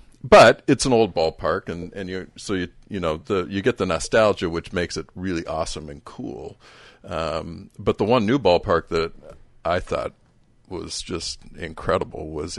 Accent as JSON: {"language": "English", "town": "Seattle", "region": "Washington", "country": "United States", "tie": "born or raised there", "said": "I'm an old Red Sox fan because I grew up here in Seattle before the Mariners, and so had to choose teams."}